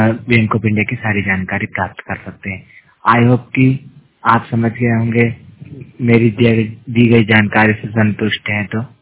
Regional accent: Indore, Madhya Pradesh, India; और मैं मध्य प्रदेश के इंदौर क्षेत्र का रहने वाला हूँ

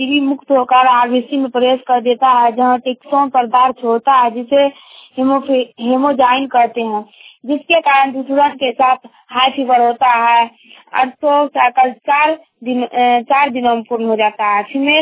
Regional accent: Sona, Bihar, India; ग्राम सोना हमारा जिला सुपौल से

